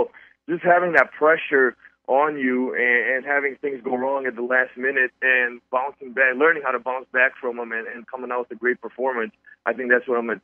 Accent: Detroit, Michigan, United States; now in Los Angeles, United States; I think I'm a Detroit Lions fan because I grew up in Detroit, so I'm a Lions fan all the way.

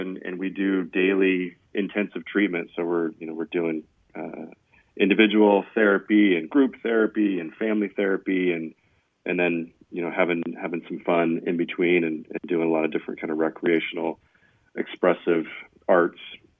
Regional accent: Phoenix, Arizona, United States; also born or lived in Flagstaff; I grew up in Phoenix, so I'm kind of a desert rat, but I moved up to Flagstaff and lived there for a dozen years

